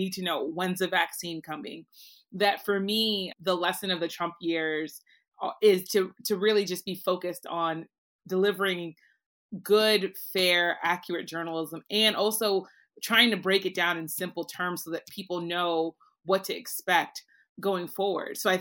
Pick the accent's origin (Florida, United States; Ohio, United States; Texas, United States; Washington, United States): Florida, United States; Miami; I'm from Miami, Florida, and my dream job was to be a cops reporter for the Miami Herald.